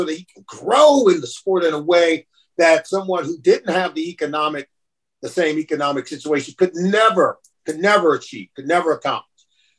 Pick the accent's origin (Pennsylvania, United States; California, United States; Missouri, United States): California, United States; Compton; I grew up in Compton, California, where Serena is from.